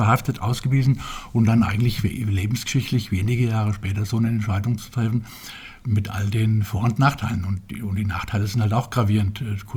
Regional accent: Brandenburg, Germany; born there; Ja, das war ganz im Südosten von Berlin, also mit einer sehr großen Nähe zu dieser Metropole, die ich dann quasi mit der Muttermilch schon aufsaugen konnte, weil wir an der Endstation der S-Bahn gewohnt haben.

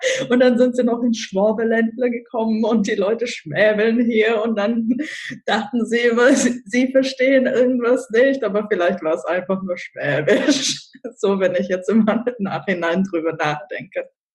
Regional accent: Kazakhstan; born or raised there; first language Russian; German is a second language

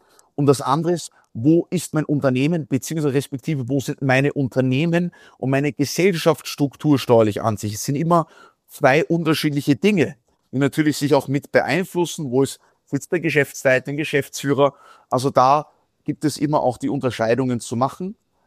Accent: Austria; Ich bin dankbar, in Österreich aufgewachsen zu sein.

